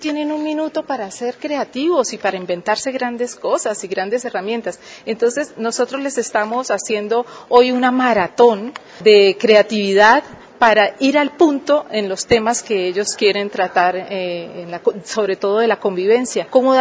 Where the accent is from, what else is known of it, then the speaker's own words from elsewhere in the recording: Colombia; Fíjense que nosotros estamos tratando como colombianos de construir ciudadanía